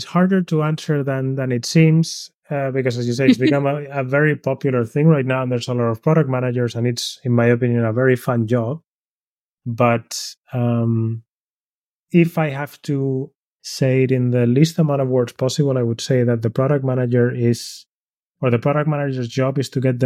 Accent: Madrid, Community of Madrid, Spain; I'm originally from Spain, from Madrid particularly.

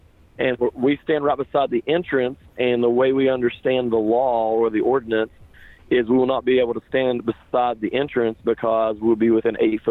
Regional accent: West Virginia, United States; I'm from Southern West Virginia.

